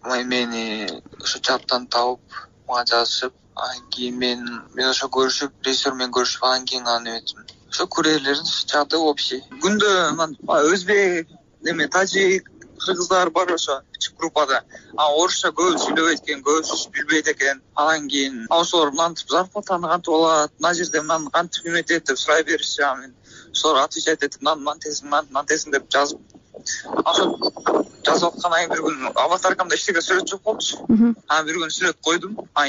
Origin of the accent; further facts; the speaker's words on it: Astana, Kazakhstan; also born or lived in Kara-Kulja, Kyrgyzstan; Мен өзү Кыргызстандан, Оштон, Каракулжадан. А бирок мен Астанада, Казакстанда туулгам, ошол жакта окугам, 20 толдум жакында.